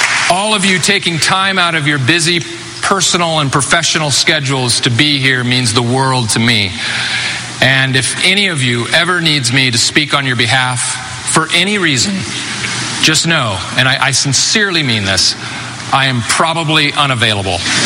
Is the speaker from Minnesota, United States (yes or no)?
no; Irvine, California, United States; You have to understand, as a kid growing up in Irvine, California, where I would sit in my room and listen to records of Steve Martin and the original Saturday Night Live cast